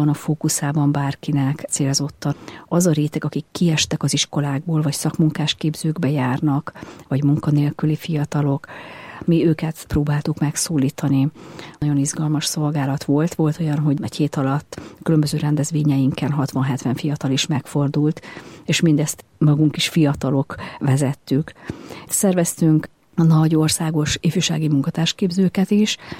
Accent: Debrecen, Hajdú-Bihar, Hungary; Debrecenben születtem, egy lelkész családban második gyermekként. Gimnáziumba is Debrecenbe mentem, a református gimnáziumba

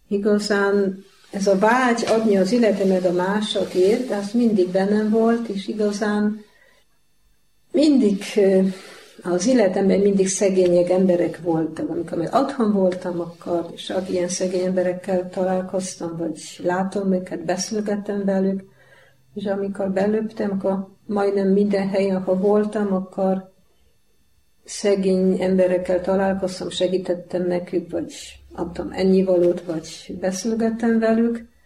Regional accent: Poland; born there; Hungarian is a second language; Én Lengyelországban születtem, és nagyon vallásos családból származom.

